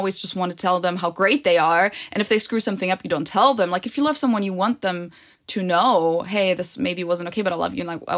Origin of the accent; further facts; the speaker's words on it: Germany; English is a second language; as I said earlier, growing up in Germany, you never consider it to be cool to be German. And I'm saying this from my personal experience.